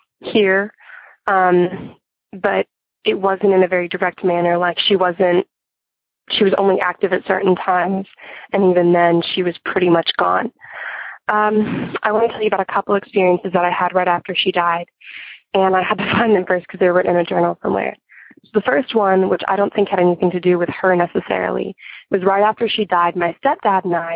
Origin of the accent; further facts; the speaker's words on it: Arkansas, United States; I'm from Arkansas, and I am 17 years old